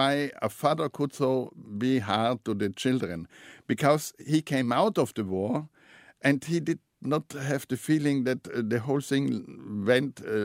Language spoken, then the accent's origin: English; Trentino-Alto Adige, Italy; I grew up in the Dolomites, in one of the most beautiful groups of the Dolomites, in the Geislerspitzen, in German. In Italian, because it's an Italian-German community there. I am part of the German-speaking Italian north of Italy, of South Tyrol.